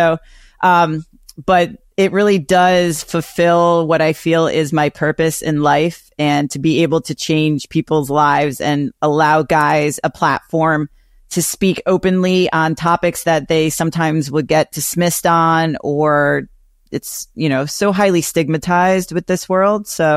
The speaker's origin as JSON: {"language": "English", "town": "Greenwich", "region": "Connecticut", "country": "United States", "tie": "born or raised there", "said": "So my hometown of Greenwich, Connecticut had a lot of guys who played golf, and I worked at a gym there"}